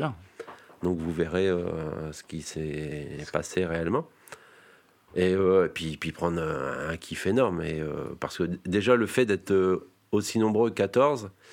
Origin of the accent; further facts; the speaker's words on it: Abbeville, Hauts-de-France, France; je suis un amateur, je viens d'Abbeville.